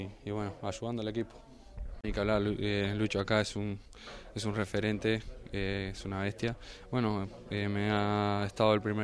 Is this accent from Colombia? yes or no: no; Uruguay; para nosotros que somos uruguayos.